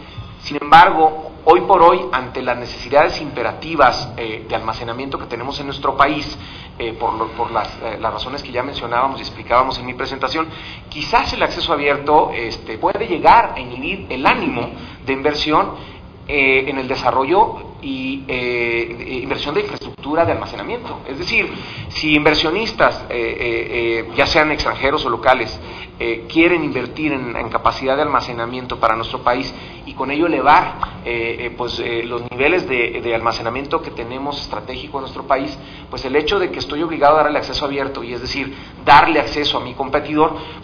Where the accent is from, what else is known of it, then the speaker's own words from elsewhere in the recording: Mexico; Creo que también es nuestro deber como ciudadanos y como mexicanos hacer pues señalamientos propositivos